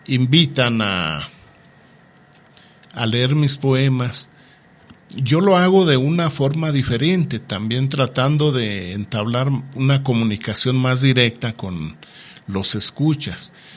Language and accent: Spanish; Coneto de Comonfort, Durango, Mexico; yo estoy orgulloso de mi tierra, de Coneto de Comonfort.